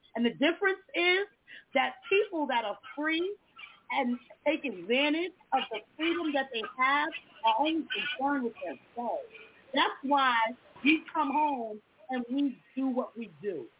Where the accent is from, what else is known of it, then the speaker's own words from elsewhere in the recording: New York, United States; I'm from New York. So, of course, I was incarcerated in New York.